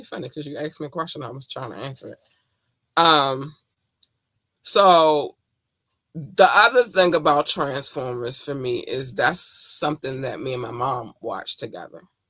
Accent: North Carolina, United States; And I told y'all I'm from North Carolina, so it wasn't much.

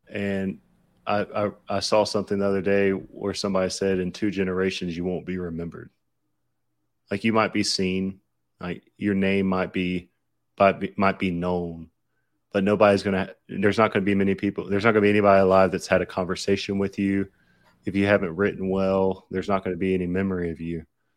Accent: the South, United States; accent: Southern; there's my Southern accent coming out

